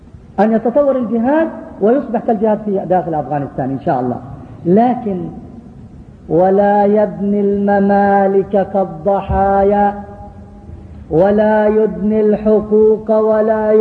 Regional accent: Palestine; أنا من فلسطين لكن أنا شعبي هو شعب المسلم

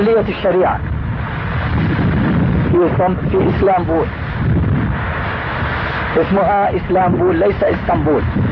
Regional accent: Jordan; انتشرت عندنا في الأردن مثلا

